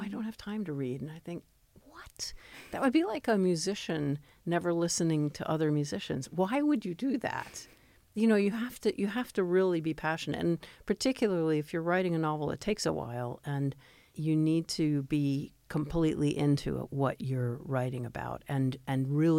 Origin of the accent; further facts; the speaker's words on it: Washington, District of Columbia, United States; I grew up in Washington, D.C., and I'd walk to the public library every week.